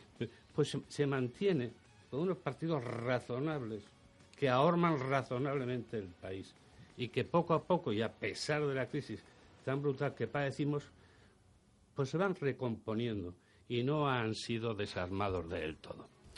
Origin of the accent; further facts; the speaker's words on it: Spain; A nosotros, como españoles, no nos interesa la diversidad